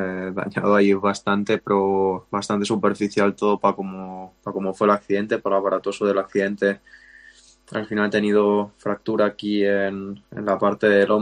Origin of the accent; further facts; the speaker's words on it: Aran Valley, Catalonia, Spain; que es la que mejor nos va aquí al Valle de Arán, que es de donde soy y es donde más nieve entra